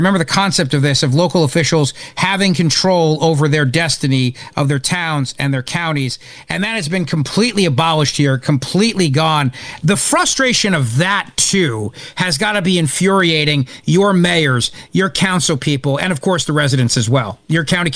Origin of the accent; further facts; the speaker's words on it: New Jersey, United States; I grew up in the Jersey Shore.